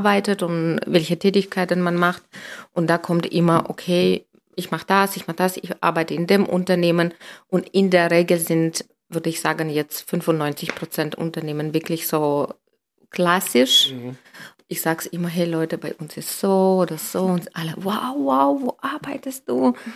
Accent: Armenia; Nee, ich komme aus Armenien.

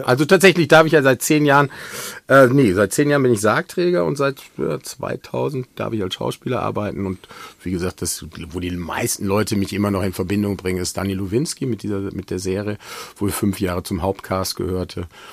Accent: Bottrop, North Rhine-Westphalia, Germany; now in Münster, Germany; Ob ich in meiner Heimatstadt Bottrop beerdigt werden möchte

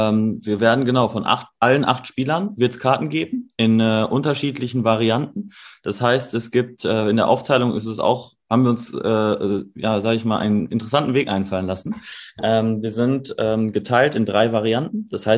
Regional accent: Dortmund, North Rhine-Westphalia, Germany; wir kommen aus Dortmund

